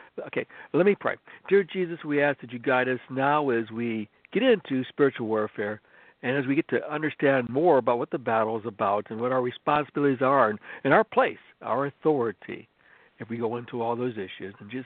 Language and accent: English; Cleveland, Ohio, United States; born there; I was born in Cleveland, Ohio, so I'm a Yankee living in the southern land